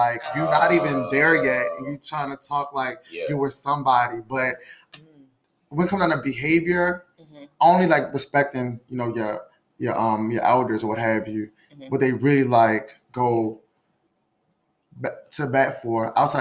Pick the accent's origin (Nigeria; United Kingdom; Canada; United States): Nigeria; Being Nigerian, I'm not saying that the women don't get, the girls don't get corrected more.